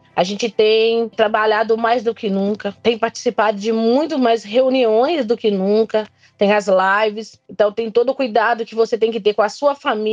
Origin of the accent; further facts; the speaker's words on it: Barra Longa, Minas Gerais, Brazil; sou de Barra Longa, atingida pelo crime da Vale, de Samarco, BHP e Fundação Renova.